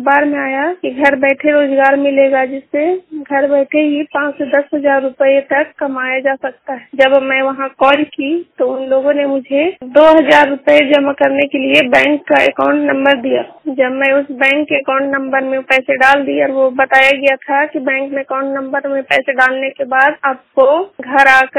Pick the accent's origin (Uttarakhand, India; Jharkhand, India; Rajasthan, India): Jharkhand, India; Lohardaga; और मैं लोहरदगा जिला की रहने वाली हूँ।